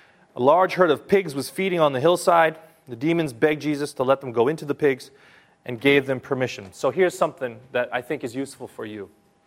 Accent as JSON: {"language": "English", "region": "California", "country": "United States", "said": "I'm from California. I went to a small private Christian school, and our student body was about 2,000 students."}